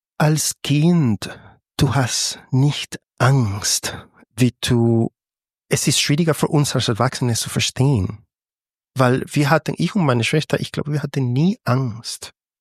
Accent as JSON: {"language": "German", "town": "Valencia", "region": "Carabobo", "country": "Venezuela", "tie": "born or raised there", "second_language": "German", "said": "Ich bin ursprünglich von Valencia, wegen der Arbeit von meinem Vater."}